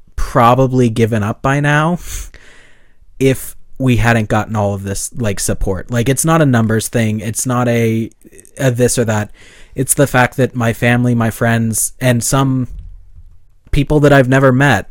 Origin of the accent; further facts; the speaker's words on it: Boise, Idaho, United States; In case you didn't know, we're from Boise.